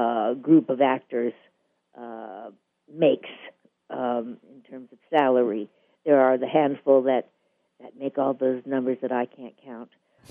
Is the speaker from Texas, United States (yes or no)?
no; New York, United States; I'm originally from New York.